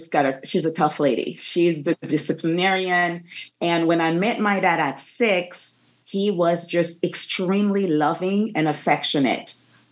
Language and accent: English; Haiti; So I grew up in Haiti, and my parents were quite conservative.